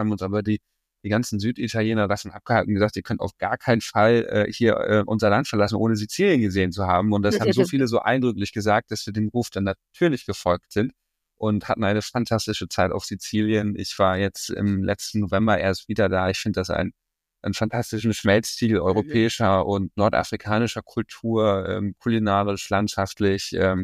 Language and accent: German; Schleswig-Holstein, Germany; In Nordfriesland, kurz vor der dänischen Grenze, zur Schule gegangen und da so ein ganz kleines Dorf mit ein paar hundert Einwohnern drumherum.